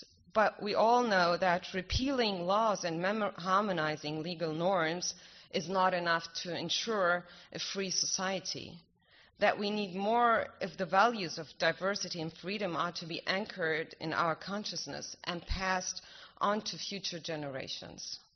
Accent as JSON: {"language": "English", "region": "Berlin", "country": "Germany", "tie": "born or raised there", "said": "because Berlin, it's not only, as I said, my hometown, it's the city of history and the city of freedom."}